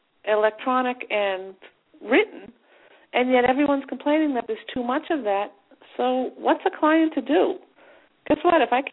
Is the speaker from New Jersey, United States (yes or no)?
no; Boston, Massachusetts, United States; accent: Boston; You know, I grew up in a neighborhood in Boston. You know, anybody who's listening couldn't hear my Boston accent.